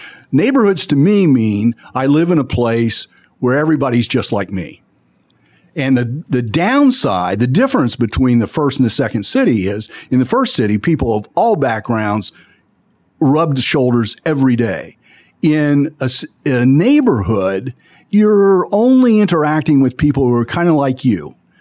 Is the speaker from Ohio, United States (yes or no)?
no; Kentucky, United States; I always use that name for it because I'm from Northern Kentucky, and Northern Kentucky has always driven the development of the bridges.